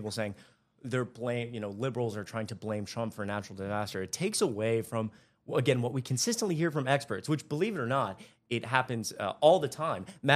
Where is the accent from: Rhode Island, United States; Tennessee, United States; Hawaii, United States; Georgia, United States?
Georgia, United States; Again, I was born and raised in Georgia. I've lived there pretty much my whole life.